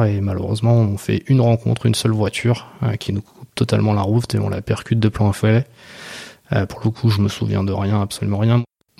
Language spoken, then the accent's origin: French; Paris, Île-de-France, France; je suis parisien. Donc j'ai bientôt 40 ans. Je suis rentré dans ma 40e année.